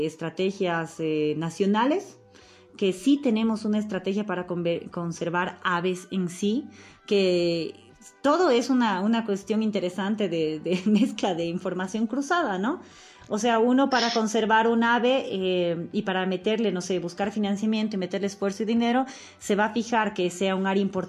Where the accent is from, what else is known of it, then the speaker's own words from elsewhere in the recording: Bolivia; Y yo como boliviano que tengo que saber